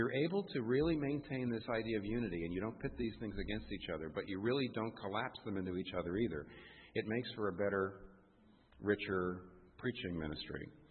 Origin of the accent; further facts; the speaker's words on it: United States; I still haven't figured out what that is, and I'm an American.